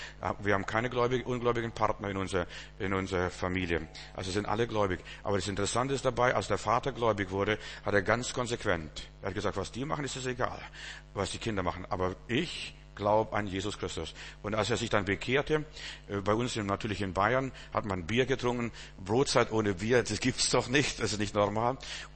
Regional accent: Russia; Meine Schwester, wir kommen ja aus Russland.

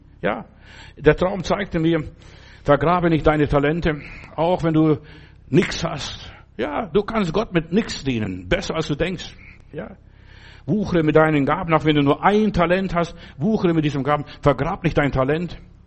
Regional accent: Russia; now in Germany; Bei uns in Russland war 1 die schlechteste Note und 5 war die beste Note.

